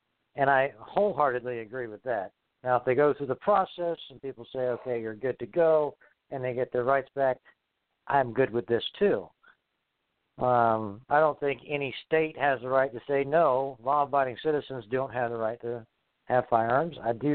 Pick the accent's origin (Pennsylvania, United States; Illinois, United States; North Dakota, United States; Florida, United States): North Dakota, United States; Minot; also born or lived in Limestone, Maine / Guam; Well, I was born in Limestone, Maine, or Loring Air Force Base, Maine. I lived in Guam for a few years after that, and then I moved to Minot, North Dakota, where I stayed for 15 years.